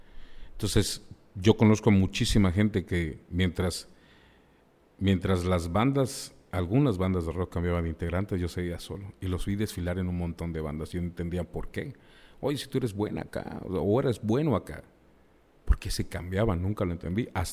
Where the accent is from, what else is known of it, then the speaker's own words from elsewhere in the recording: Campeche, Mexico; cuando yo me presenté en Villahermosa, Tabasco, alguien me preguntó que dónde era. Le dije, soy de Campeche.